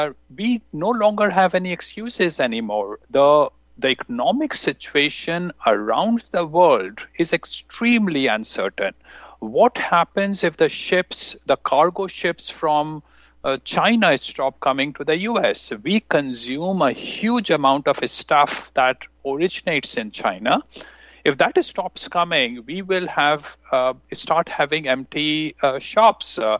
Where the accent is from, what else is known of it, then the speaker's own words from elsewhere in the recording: India; when I was growing up in India